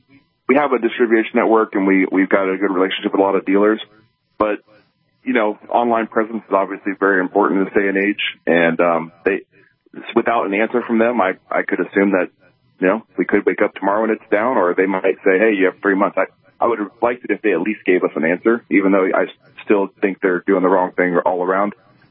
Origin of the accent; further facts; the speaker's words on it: Louisiana, United States; I am Cajun.